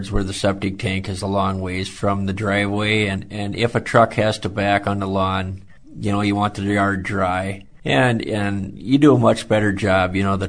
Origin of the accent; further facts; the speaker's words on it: Morristown, Minnesota, United States; I'm especially fond of the old Cannon River Speedway days because that's where I grew up in Morristown, and I think I missed one race my whole life.